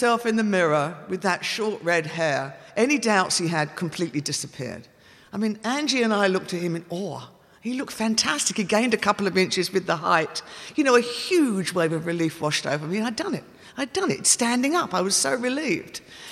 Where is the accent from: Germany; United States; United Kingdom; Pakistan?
United Kingdom; Beckenham, London; I was from Beckenham.